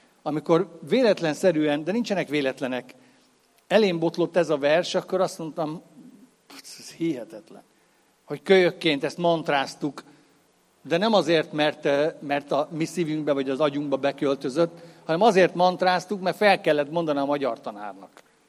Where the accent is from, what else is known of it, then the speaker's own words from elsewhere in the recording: Nyíregyháza, Szabolcs-Szatmár-Bereg, Hungary; also born or lived in Tiszalök; én nyíregyházi gyerek vagyok, Tiszalökön születtem, de nyíregyházi. Ha az előbb azt mondtam, hogy tiszalöki paraszgyerek vagyok, akkor most azt mondom, hogy nyíregyházi paraszgyerek vagyok.